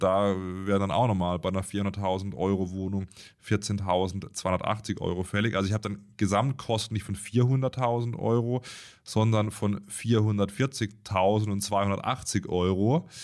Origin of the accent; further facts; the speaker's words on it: Baden-Württemberg, Germany; now in Hamburg, Germany; Auch wenn ich jetzt gerade in Hamburg sitze, komme ich ursprünglich aus Baden-Württemberg